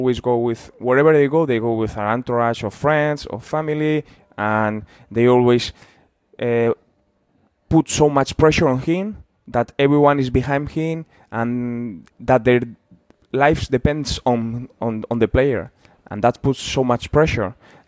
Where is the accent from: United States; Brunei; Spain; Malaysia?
Spain; San Sebastián, Basque Country; I came from my hometown team. We almost win the league with Real Sociedad.